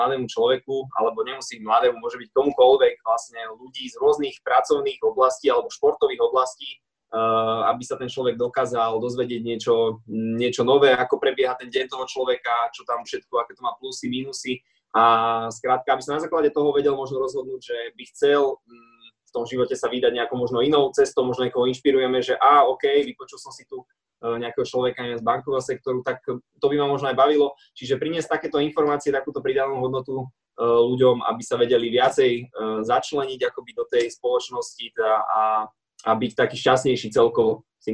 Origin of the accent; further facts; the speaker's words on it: Prievidza, Trenčín Region, Slovakia; also born or lived in Bojnice; pochádzam z Prievidze. Narodil som sa v Boniciach, lebo v Prievidze nemáme nemocnicu.